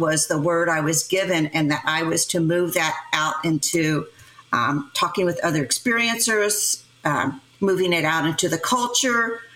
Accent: Clarksburg, West Virginia, United States; And I was raised in Clarksburg, West Virginia, and it's a mining town.

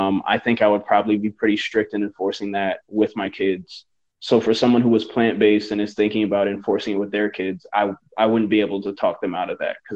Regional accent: Jamaica; You know, pepper shrimp, we're Jamaican, we eat all sorts of stuff.

